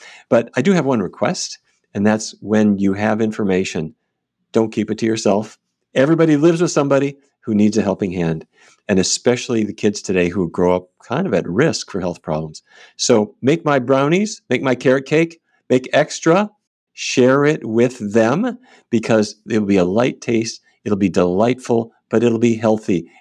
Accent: Fargo, North Dakota, United States; When I was a kid growing up in Fargo, North Dakota, the center of the meal was meat.

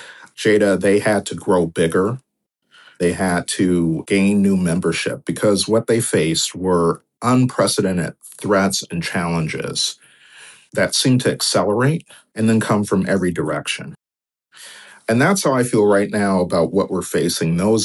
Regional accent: Delaware, United States; We're predicting in my home state in Delaware, 11,000 people will become uninsured

